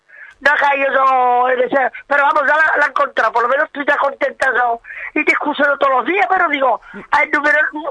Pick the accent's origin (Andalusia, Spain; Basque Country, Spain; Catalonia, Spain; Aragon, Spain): Andalusia, Spain; Trebujena; de Trebujena